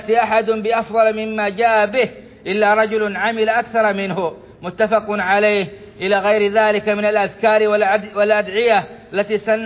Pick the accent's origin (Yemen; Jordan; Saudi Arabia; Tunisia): Saudi Arabia; بلادنا السعودية